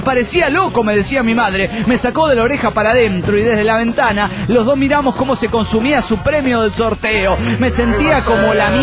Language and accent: Spanish; San Juan, Argentina; also born or lived in Piura, Peru; now in Neuquén, Argentina; en aquel entonces estaba en Piura, Perú. Después volví a mi tierra natal, San Juan, Argentina. Y ahora estoy viviendo en Neuquén.